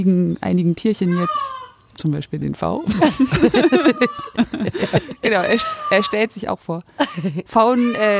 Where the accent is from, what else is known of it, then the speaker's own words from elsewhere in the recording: Berlin, Germany; Ich bin 30 und ursprünglich komme ich aus Berlin, also ich bin auch in Berlin geboren und aufgewachsen, die ersten 10 Jahre in Marzahn und danach in Weißensee und danach im Wedding